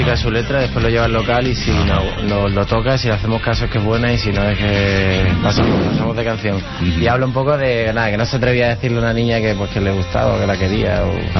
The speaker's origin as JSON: {"language": "Spanish", "town": "Bilbao", "region": "Basque Country", "country": "Spain", "said": "Yo creo que es más por el perro, porque nosotros somos de Bilbo."}